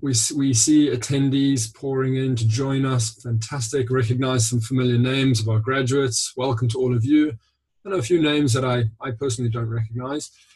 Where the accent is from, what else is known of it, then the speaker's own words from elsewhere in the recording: Durban, KwaZulu-Natal, South Africa; Yeah, South Africa. Hi, Jed. I'm from Durban.